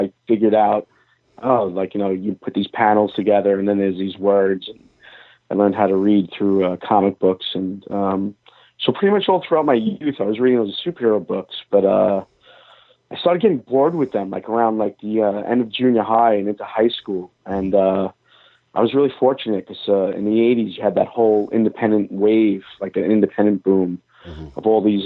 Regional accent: Brooklyn, New York, United States; I was very fortunate because I grew up in Brooklyn

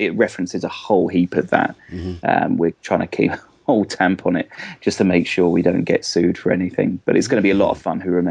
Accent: Aylesbury, South East England, United Kingdom; It's more or less written about my hometown of Aylesbury and quite how we seem to integrate in Britain, everybody that comes along.

